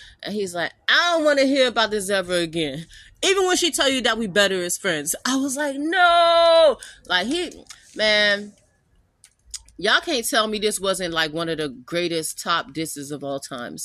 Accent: Miami, Florida, United States; also born or lived in Vermont; I'm from Miami, born and raised. I did live in Vermont for a period of time. I grew up north, so, like, that's probably why I speak this way

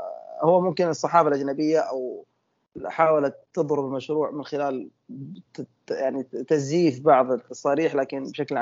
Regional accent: Saudi Arabia; احنا سعوديين عارفين انه فعلا احيانا نحتاج نكون اكثر جديه

